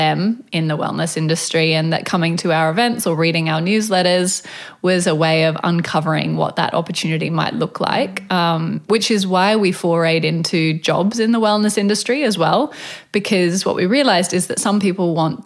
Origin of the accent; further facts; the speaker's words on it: Australia; as an Aussie small town girl like you